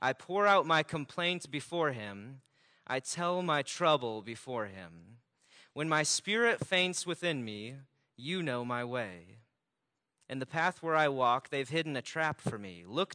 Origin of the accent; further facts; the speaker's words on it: Kansas City, Missouri, United States; So I grew up in Kansas City